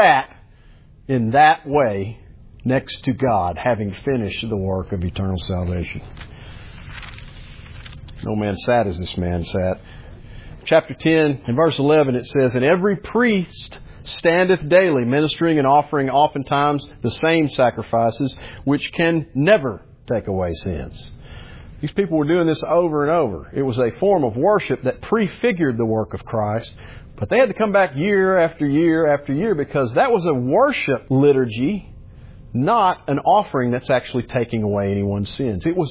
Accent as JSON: {"language": "English", "town": "Fort Smith", "region": "Arkansas", "country": "United States", "tie": "born there", "said": "I was born in Fort Smith, Arkansas. I spent a couple of years there. I don't remember anything about it."}